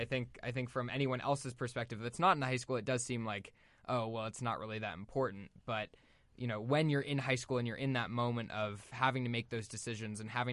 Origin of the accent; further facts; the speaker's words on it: Los Angeles, California, United States; So we're from Los Angeles, and we have a great film program at our school.